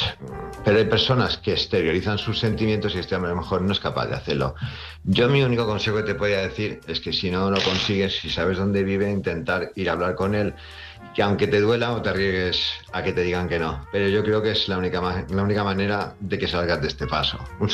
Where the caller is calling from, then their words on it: Palma, Balearic Islands, Spain; de Palma, Mallorca